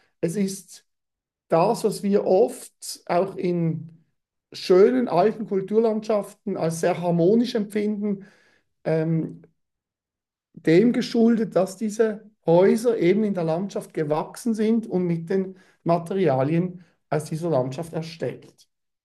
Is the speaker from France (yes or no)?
yes; Grand Est, France; oder natürlich die Gegend, wo ich herkomme, aus dem Sundgau, wo das Elsass auch dazugehört, ist diese Riegelbauweise